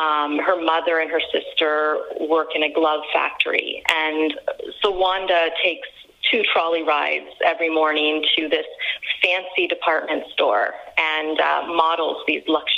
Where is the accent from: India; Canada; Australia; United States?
Canada; Toronto, Ontario; I am from Toronto, Canada.